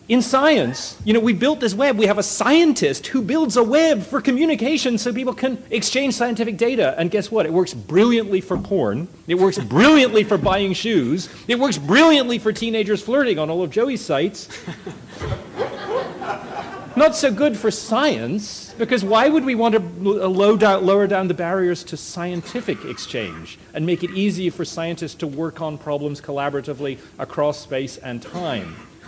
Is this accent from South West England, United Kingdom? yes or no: no; Scotland, United Kingdom; good guilt too, I'm Scottish, it was good guilt.